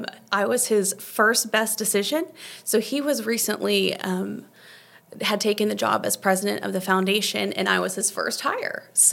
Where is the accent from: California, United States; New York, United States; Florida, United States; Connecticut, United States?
Florida, United States; Destin; Came back home because I'm born and raised in Destin.